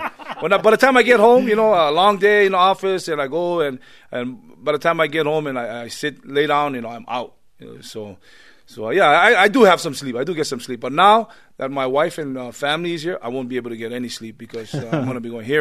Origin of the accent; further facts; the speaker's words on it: Laie, Hawaii, United States; You know, to go back to Laie, my hometown, a couple of Coach Kalani Sitake's hometown, and to be able to represent BYU. Was an awesome feeling going back home and, seeing our family and our friends.